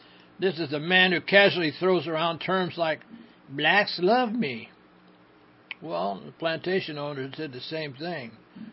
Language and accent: English; Northern United States, United States; I grew up in the North where the form of racism practice was high but not close, and moved to the South where racism was close but not high.